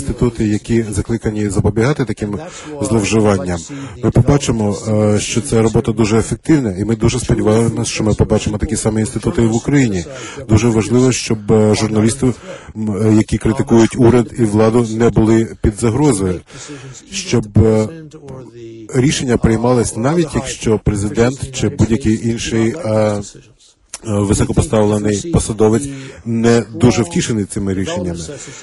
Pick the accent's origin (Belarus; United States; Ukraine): United States; ми, самі американці, маємо можливість виявляти такі зловживання